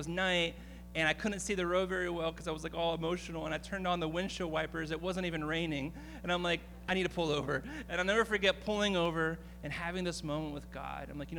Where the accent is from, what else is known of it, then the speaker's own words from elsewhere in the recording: Pennsylvania, United States; Even though we're both from Pennsylvania, we didn't meet until we were in Minnesota in college. We had to go all the way to Minnesota to meet.